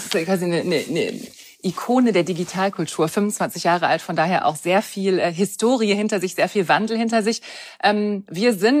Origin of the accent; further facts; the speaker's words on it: England, United Kingdom; Ich komme aber auch aus England.